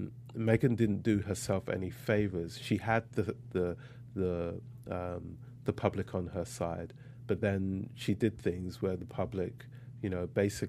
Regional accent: England, United Kingdom; So it really was not an easy time growing up in England in like the 70s and the 80s.

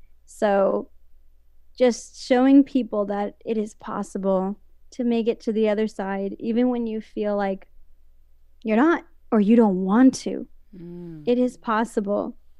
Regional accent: United States; And I was Mexican, you know, I'm Mexican American, and I just felt out of place.

